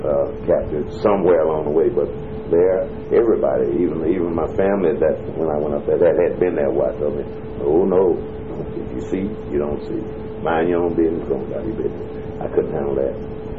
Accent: Greenville, Mississippi, United States; now in Chicago, United States; Big city life, as opposed to Greenville, Mississippi, and being in the South, being born and raised in the South, I was used to a certain type of prejudice, of course.

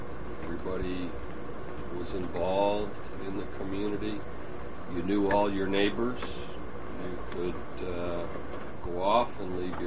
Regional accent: Connecticut, United States; we grew up in Connecticut in a small town of about 4,000 or 5,000 people. So my point of view is one of a very rural farm community growing up with ethnic groups of people, mostly Polish

